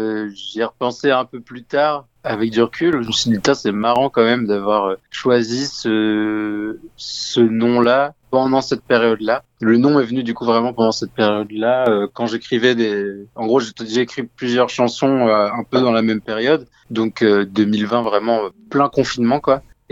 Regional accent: Tours, Centre-Val de Loire, France; comme je viens de Tours, il y a tout le temps des trucs à aller voir musicalement.

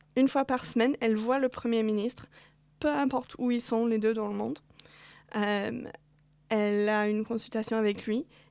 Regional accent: northern England, United Kingdom; accent: Northern English; French is a second language; Et à Londres, en plus, on a des problèmes entre le nord et le sud de l'Angleterre. Du coup, si je vais au sud, avec mon accent, que je ne peux pas enlever.

